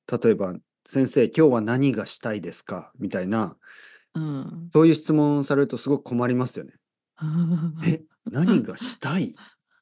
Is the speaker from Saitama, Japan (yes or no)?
no; Oita, Japan; 分県、僕の生まれ育った場所。両親の家にいます。